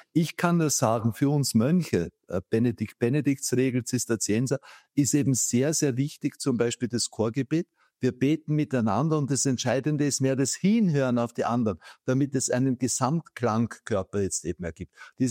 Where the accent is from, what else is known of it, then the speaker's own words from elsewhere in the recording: Vienna, Austria; ich bin Wiener